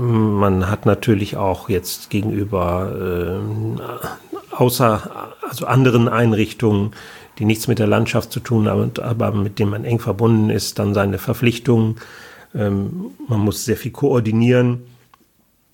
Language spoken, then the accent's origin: German; North Rhine-Westphalia, Germany; aus Nordrhein-Westfalen, da wo ich herkomme.